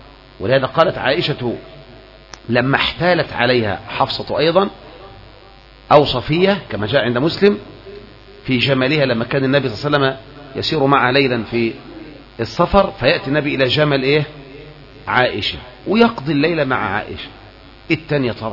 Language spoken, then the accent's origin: Arabic; Egypt; بلدنا مصر